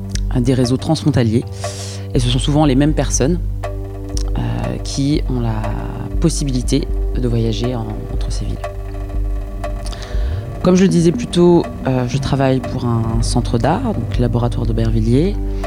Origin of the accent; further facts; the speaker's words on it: Lima, Peru; also born or lived in São Paulo, Brazil; J'ai grandi au Pérou et au Brésil.